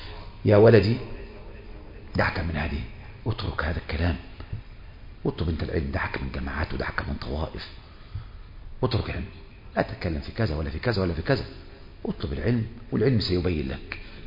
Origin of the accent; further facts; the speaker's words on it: Egypt; انا من مصر جزاك الله خير، وانا الحقيقة تعرف واقعنا في مصر الان جماعة طوائف وحزاب في اللي احنا عايشين فيها